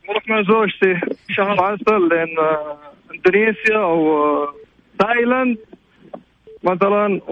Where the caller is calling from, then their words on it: Dammam, Eastern Province, Saudi Arabia; من الدمام